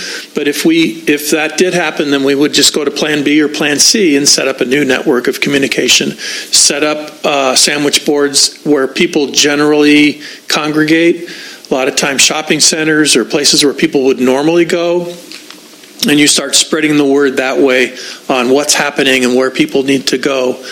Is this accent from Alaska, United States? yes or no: no; California, United States; I come from Santa Barbara County, spent a long time there, where we had disasters every other day